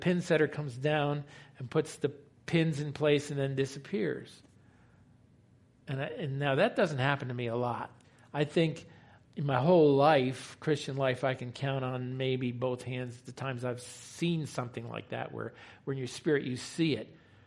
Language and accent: English; New York, United States; Do I know? I'm from New York.